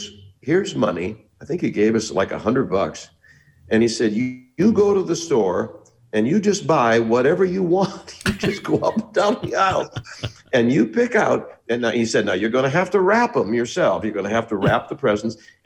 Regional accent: West Bridgewater, Massachusetts, United States; moved away; also born or lived in White Plains, New York; I grew up in West Bridgewater, Mass, outside of Brockton, and in the 50s, and we moved away and moved to White Plains, New York, and everybody made fun of my accent.

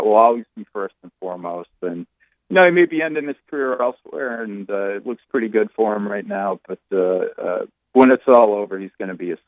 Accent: Maine, United States; We're both from Maine.

